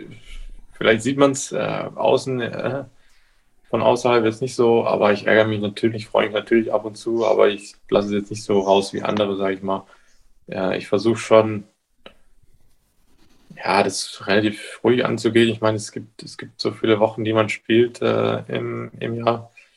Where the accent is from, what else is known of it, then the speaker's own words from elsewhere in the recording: Bavaria, Germany; ich komme aus der Oberpfalz.